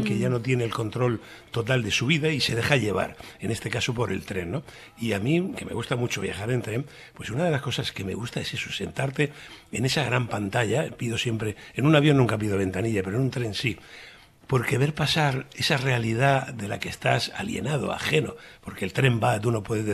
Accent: Region of Murcia, Spain; Aquí en Murcia, en mi tierra, siempre bien con la familia.

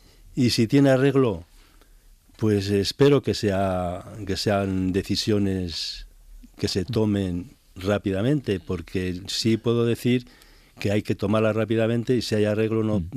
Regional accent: Sestao, Basque Country, Spain; yo vivía allí, yo soy nacido en el País Vasco y en Bilbao, en concretamente en Sestao, que es mi pueblo natal

